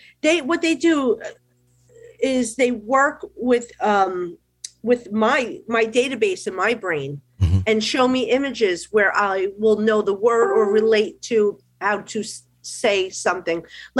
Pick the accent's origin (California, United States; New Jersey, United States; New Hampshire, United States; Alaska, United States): New Jersey, United States; accent: Jersey; I don't even know what the accent would be, but you hear my Jersey accent.